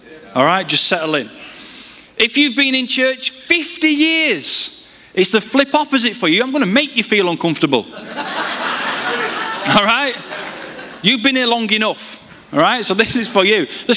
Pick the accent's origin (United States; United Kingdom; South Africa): United Kingdom; Leeds, Yorkshire and the Humber; accent: northern; now in Runcorn, United Kingdom; I grew up just outside Leeds in West Yorkshire. You can probably tell by the northern twang. I can't win, though, because I now lead a church in Runcorn, which is near Liverpool. When I phone home, they all accuse me of sounding like a Scouser.